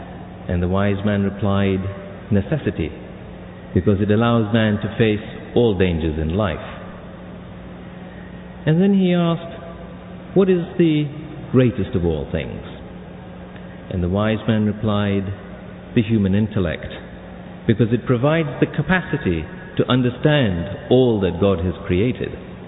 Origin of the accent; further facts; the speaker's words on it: United States; as an American, as an American Muslim, and a parent of two daughters who were born here